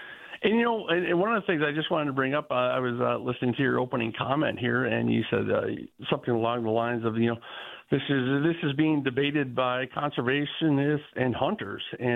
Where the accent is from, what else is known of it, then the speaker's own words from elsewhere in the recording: Green Lake, Wisconsin, United States; I grew up in Green Lake, Wisconsin, and I remember our biology teacher.